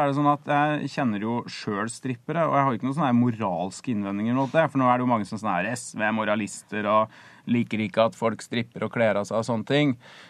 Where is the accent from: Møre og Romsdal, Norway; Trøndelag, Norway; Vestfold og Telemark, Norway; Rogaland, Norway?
Trøndelag, Norway; Trondheim; Nei, ja, altså jeg er jo fra Trondheim